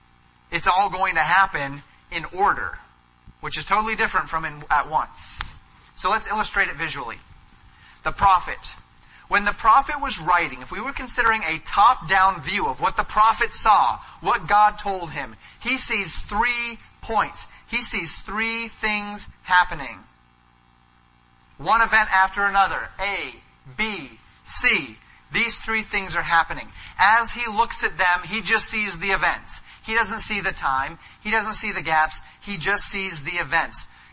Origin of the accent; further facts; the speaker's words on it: Colorado, United States; It's almost as if, growing up in Colorado, we would go up to the mountains.